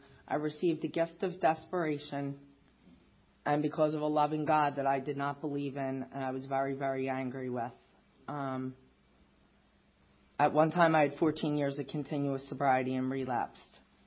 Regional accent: Philadelphia, Pennsylvania, United States; I grew up in Northeast Philadelphia. I still live there.

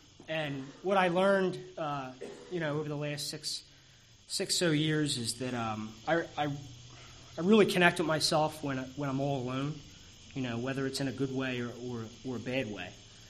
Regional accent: Drexel Hill, Pennsylvania, United States; now in Upper Darby, United States; I was born and raised in Drexel Hill. I presently reside in Upper Darby

